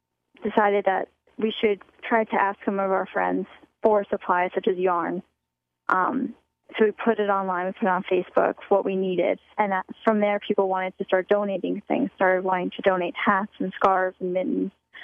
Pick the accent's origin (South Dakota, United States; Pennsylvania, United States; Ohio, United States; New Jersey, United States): New Jersey, United States; Morristown; I'm from Morristown, New Jersey, and there is a homeless population, so I was always aware of the issues of homelessness.